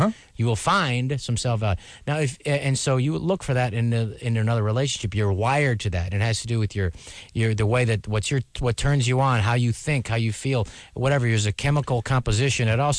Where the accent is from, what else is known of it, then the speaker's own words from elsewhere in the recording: Philippines; Luckily, I'm Filipino, so I have a nice round